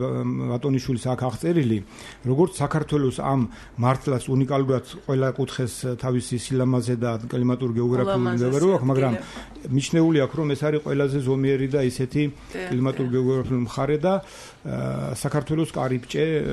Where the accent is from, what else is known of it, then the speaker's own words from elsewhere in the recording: Shida Kartli, Georgia; ეს არის რეგიონი საქართველოსი, ჩემთვის პირველი სამშობლო, უპირველესი, სადაც დავიბადე, გავიზარდე და ბოლომდე ალბათ ვიბრძოლებ იმისთვის, რომ ეს რეგიონი საქართველოს შემადგენლობაში მყარად შემოვიდეს.